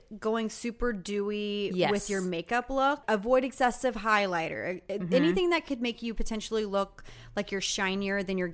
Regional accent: Texas, United States; Growing up in Texas, hell on earth half the time.

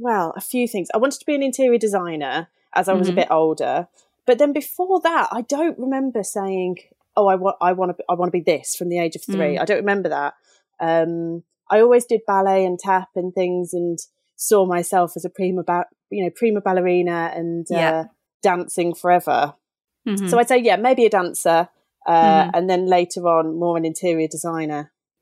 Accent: Birmingham, West Midlands, United Kingdom; I grew up in Birmingham.

